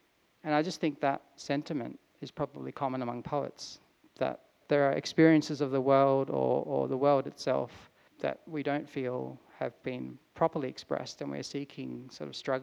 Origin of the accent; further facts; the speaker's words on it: Adelaide, South Australia, Australia; also born or lived in India; I grew up mostly in Adelaide, but I was born in India